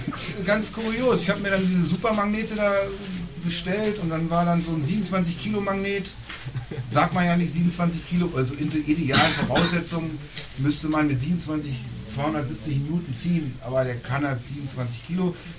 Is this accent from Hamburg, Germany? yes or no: no; Salzgitter, Lower Saxony, Germany; Und ich komme aus Salzgitter